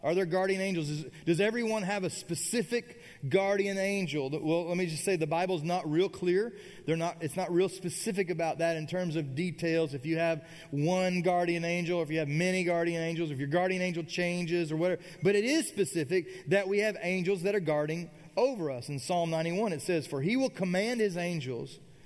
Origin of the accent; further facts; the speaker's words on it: Kentucky, United States; Like, I'm from Kentucky, but don't think it's like this was a glorious horse barn.